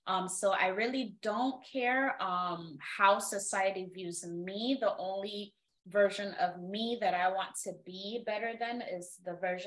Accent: Nigeria; I'm never going to stop being Nigerian. I'm never going to stop being African.

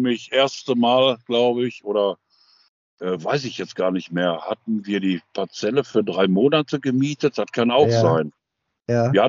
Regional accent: Dortmund, North Rhine-Westphalia, Germany; also born or lived in Schwerte; Ich bin in Schwerte-Ruhr entstanden. Also da bin ich irgendwann mal geboren worden. Ich bin eigentlich ein kleiner Dortmunder gewesen und bin dann von Dortmund aus nach Gelsenkirchen gezogen.

